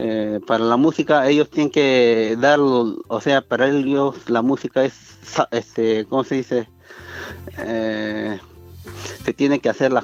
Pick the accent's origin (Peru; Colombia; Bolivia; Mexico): Peru; now in Japan; Somos dos peruanos en la orquesta, todos son japoneses.